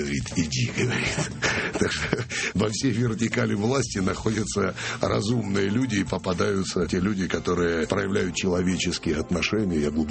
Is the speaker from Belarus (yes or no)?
no; Kyiv, Ukraine; moved away as an adult; now in Moscow, Russia; Я приехал в Москву из Киева в 1981 году мне было 20 лет.